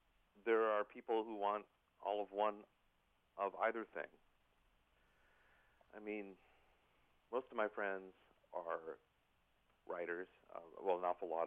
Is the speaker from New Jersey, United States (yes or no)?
no; Minnesota, United States; I'm from Minnesota. I grew up listening to Prairie Home Companion, still listen to it from time to time, and I understand that that's a certain type of Midwestern voice that people are comfortable with.